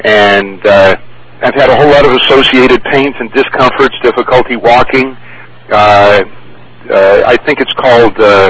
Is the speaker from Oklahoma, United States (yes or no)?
no; Woodland Hills, California, United States; Well, I'm from Woodland Hills, mm-hmm, California.